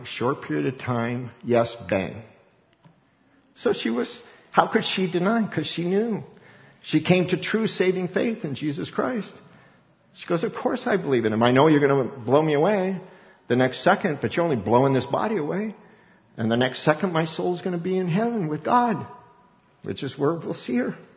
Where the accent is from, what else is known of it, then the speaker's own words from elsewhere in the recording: Littleton, Colorado, United States; it's my hometown of Littleton